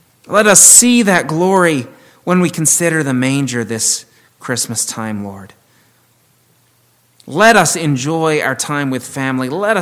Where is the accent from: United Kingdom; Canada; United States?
United Kingdom; England; I'm English, I call it Boxing Day.